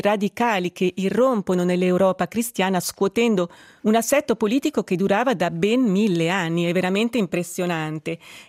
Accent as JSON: {"language": "Italian", "town": "Novaggio", "region": "Ticino", "country": "Switzerland", "tie": "born or raised there", "said": "Sono cresciuta a Novaggio, nel Malcantone, dove mio padre era primario dell'allora clinica militare federale."}